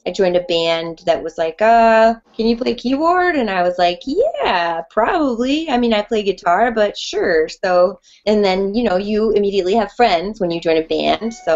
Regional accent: Michigan, United States; No, I'm not. I'm from Michigan, actually.

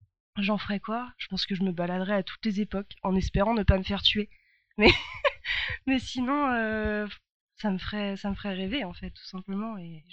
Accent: Normandy, France; De Normandie.

